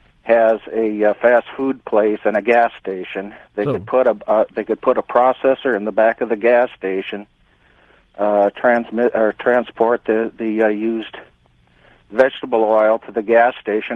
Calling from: Peoria, Arizona, United States; I'm calling from Peoria, Arizona.

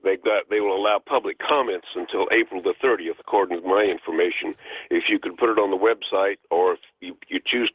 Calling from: Tampa, Florida, United States; from Tampa, Florida.

